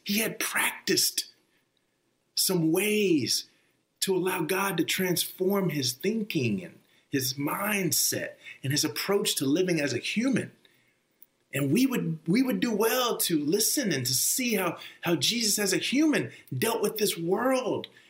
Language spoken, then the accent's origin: English; Texas, United States; I grew up in Texas, and for many years, I'm a Texan, you know, so proud.